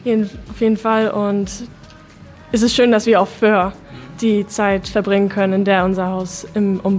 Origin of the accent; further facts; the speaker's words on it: Hamburg, Germany; 17 Jahre alt und bin auch aus Hamburg.